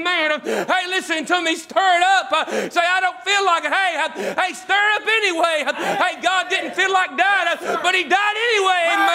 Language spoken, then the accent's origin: English; Kentucky, United States; I'm from Macquarie County, Kentucky. Hey, listen to me. I'm a hillbilly, but I'm from Kentucky.